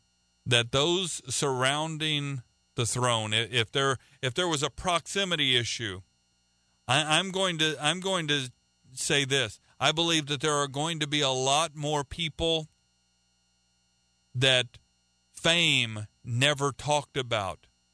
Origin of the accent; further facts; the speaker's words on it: Oklahoma, United States; now in Philippines; Well, let me tell you, folks, I'm not from the Philippines. I'm from Oklahoma. And whenever I find other people from Oklahoma, I celebrate because we're both a long way from home.